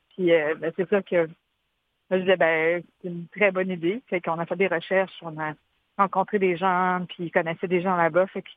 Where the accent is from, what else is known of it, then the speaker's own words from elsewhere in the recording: Quebec, Canada; le lac Saint-Jean, il vit à l'intérieur de moi. C'est là où j'ai grandi, c'est là où ma famille est encore là.